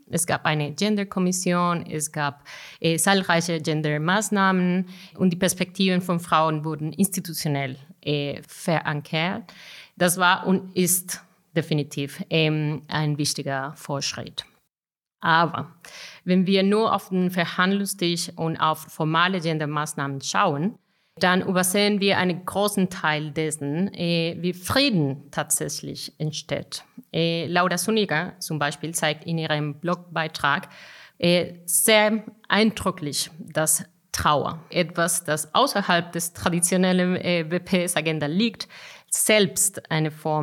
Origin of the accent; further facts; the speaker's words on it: Colombia; Ich komme selbst aus Kolumbien.